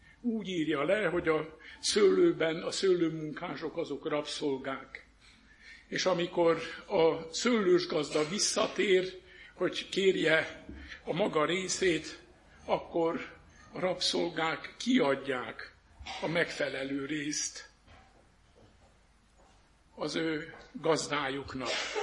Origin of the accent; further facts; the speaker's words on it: Săcele, Brașov County, Romania; Én Brassó tövébe, Hosszúfaluban nőttem fel, édesapám is lelkész volt, így parókián nőttem fel